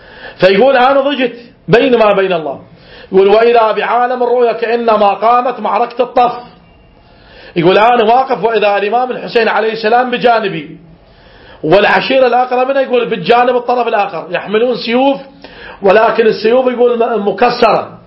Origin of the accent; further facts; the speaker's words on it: Iraq; مثل عندنا بالعراق احنا يقول ابو قراء وين يبين